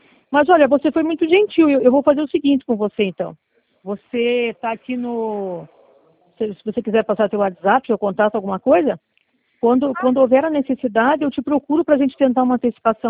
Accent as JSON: {"language": "Portuguese", "town": "Curitiba", "region": "Paraná", "country": "Brazil", "said": "Eu sou de Curitiba."}